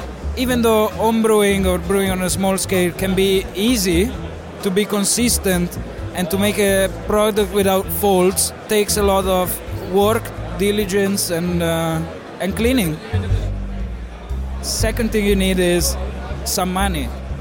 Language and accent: English; Italy; I'm from Italy.